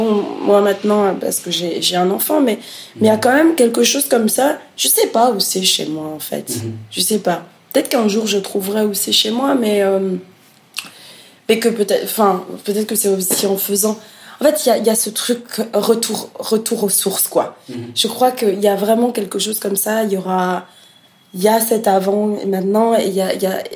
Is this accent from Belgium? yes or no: no; Burundi; moved away; j'étais plus âgée que toi aussi quand j'ai quitté ça, enfin quand j'ai quitté le Burundi et mon pays